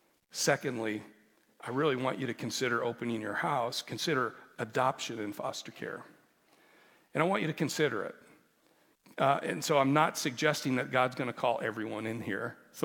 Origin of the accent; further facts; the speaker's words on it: Nebraska, United States; See, that's one of the things I had for me growing up in Western Nebraska.